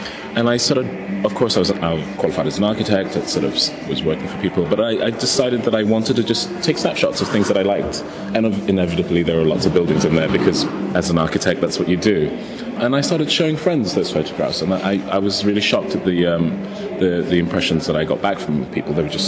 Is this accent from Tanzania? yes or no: yes; Dar es Salaam, Tanzania; born there; I was born in Dar es Salaam in Tanzania, in East Africa. My father was a diplomat, traveled all over Africa as a young child